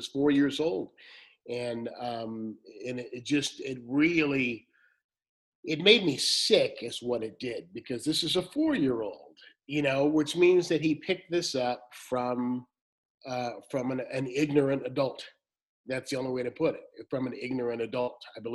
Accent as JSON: {"language": "English", "town": "San Leandro", "region": "California", "country": "United States", "tie": "born or raised there", "said": "What the book details is my growing up in San Leandro, California, in the East Bay, right next door to Oakland"}